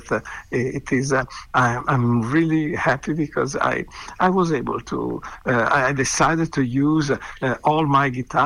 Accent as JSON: {"language": "English", "town": "Genoa", "region": "Liguria", "country": "Italy", "tie": "born or raised there", "said": "In Genova, my hometown"}